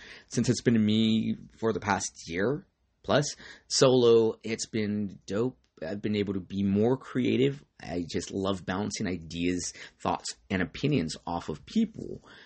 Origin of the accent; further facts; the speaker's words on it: California, United States; I'm from Orange County. Orange County doesn't get along well with Los Angeles, and it's just two different worlds for sure.